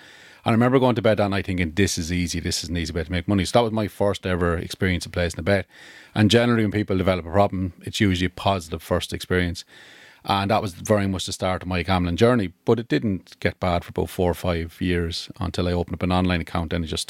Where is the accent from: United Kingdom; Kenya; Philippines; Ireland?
Ireland; Carlow, Leinster; now in Waterford, Ireland; I'm originally from Carlow Town, but living in Waterford at the moment. Grew up in the 70s and 80s, so I'm 50 last week.